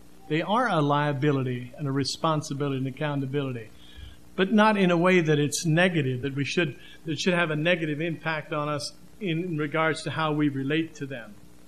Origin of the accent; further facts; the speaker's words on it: Pennsylvania, United States; My wife and I come from a diverse background. She was from the state of Ohio. I was from Pennsylvania. Our homes were very different.